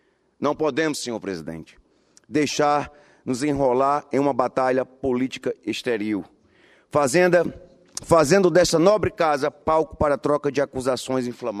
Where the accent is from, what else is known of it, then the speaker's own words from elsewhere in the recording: Cruzeiro do Sul, Acre, Brazil; a questão da dengue no meu município, na minha terra natal, Cruzeiro do Sul